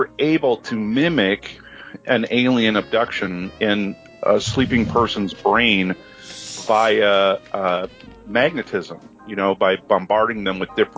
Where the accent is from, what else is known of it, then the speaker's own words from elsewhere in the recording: Midwest, United States; But, you know, growing up in the Midwest, you know, there's 6 months out of the year where it's, you know, really cold to go outside.